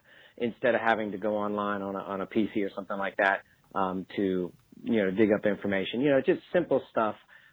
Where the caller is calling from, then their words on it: Maryland, United States; I'm calling from Maryland.